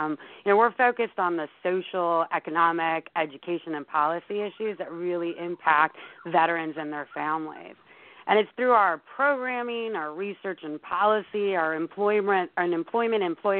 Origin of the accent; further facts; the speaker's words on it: San Antonio, Texas, United States; now in Syracuse, United States; I'm actually from San Antonio, so being from San Antonio, always involved near military installations, always doing work with the military. When I moved to Syracuse, I was missing that.